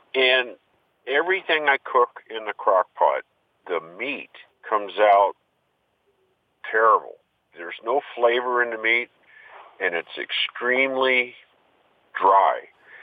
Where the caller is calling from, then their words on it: Reno, Nevada, United States; Reno, Nevada.